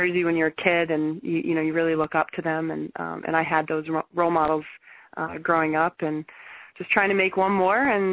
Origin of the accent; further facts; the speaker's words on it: United States; So people say, "Where are you from?" My family lives in Michigan, so I train there in the summertime. I say I'm from all over America.